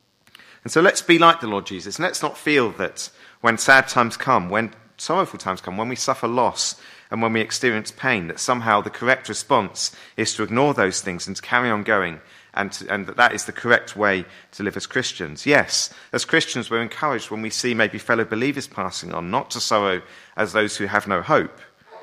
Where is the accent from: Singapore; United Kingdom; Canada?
United Kingdom; sometimes I think as British people, with our tradition of the stiff upper lip